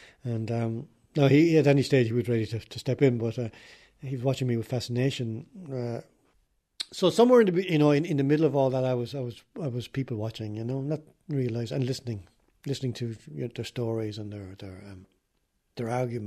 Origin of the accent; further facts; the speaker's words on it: Wexford, County Wexford, Ireland; I was born in Wexford, in John Street, number 83 John Street, tiny little house there. Born in 1949 and lived in that house till I suppose I was about 9 or 10.